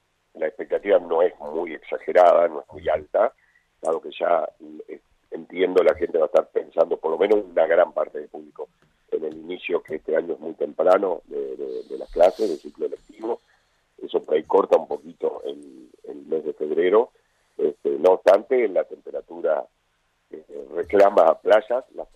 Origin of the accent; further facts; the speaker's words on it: Concepción del Uruguay, Entre Ríos, Argentina; soy oriundo de Concepción del Uruguay, estoy en contacto con mi ciudad, por supuesto